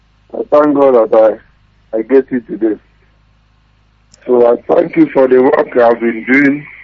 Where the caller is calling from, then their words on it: Onitsha, Anambra, Nigeria; I'm calling from Onisha now.